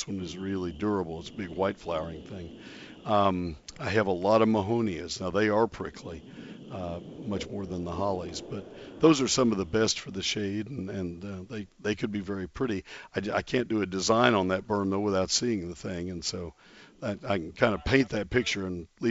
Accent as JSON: {"language": "English", "town": "San Antonio", "region": "Texas", "country": "United States", "tie": "born there", "said": "it was born in the same city I was born in San Antonio."}